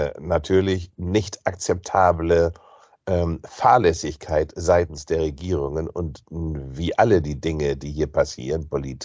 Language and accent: German; Bremen, Germany; born or raised there